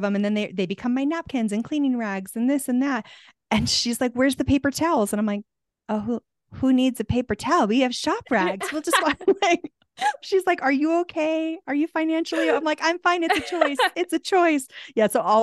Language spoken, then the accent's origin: English; Tucson, Arizona, United States; also born or lived in California; now in Santa Fe, United States; I'm not going out because I'm from Tucson. So I'm from hot weather, warm. Yeah. I lived in California for 20 years.